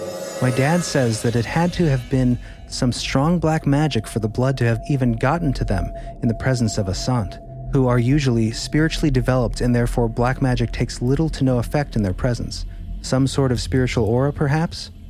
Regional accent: Michigan, United States; also born or lived in Seattle; Some background. My parents come from the Punjab region of India. I was born in Seattle and grew up in Southeast Michigan.

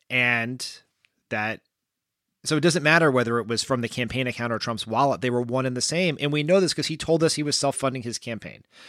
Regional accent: Delaware, United States; they went to my home state of Delaware to set up a shell company to hide the donation.

